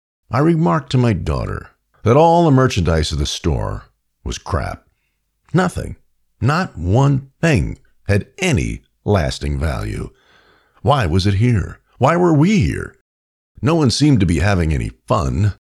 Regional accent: Queens, New York, United States; She was born in my hometown, Queens, New York.

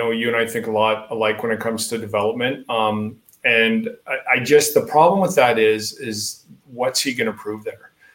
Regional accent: Lethbridge, Alberta, Canada; my buddy Jamie Pusher I grew up with in Lethbridge works for Tampa Bay

